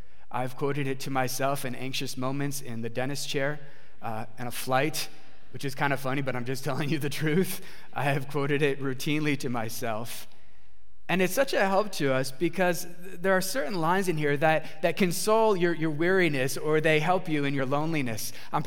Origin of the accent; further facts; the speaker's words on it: Michigan, United States; I'll be filling in at the church that I grew up in Michigan.